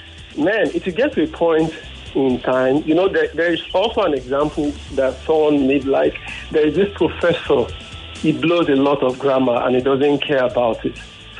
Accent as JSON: {"language": "English", "region": "Lagos", "country": "Nigeria", "said": "from Ojudebrega."}